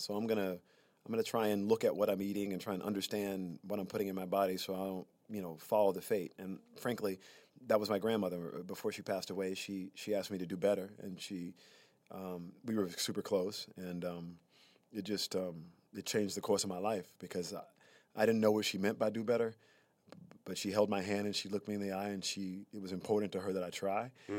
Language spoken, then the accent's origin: English; Prichard, Alabama, United States; also born or lived in Mobile; I'm from Mobile, Alabama. Let me be clear. I'm from Pritchett, Alabama.